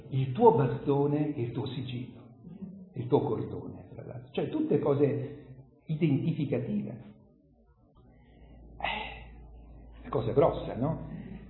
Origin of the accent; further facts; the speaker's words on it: Grottaglie, Apulia, Italy; lei è di Taranto, io sono di Grottaglie, vicino